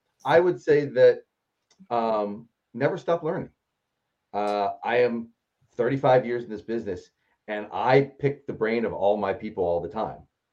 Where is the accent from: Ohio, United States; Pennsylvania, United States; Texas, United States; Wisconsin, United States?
Pennsylvania, United States; Pittsburgh; also born or lived in Philadelphia; growing up in Pittsburgh before we moved to Philadelphia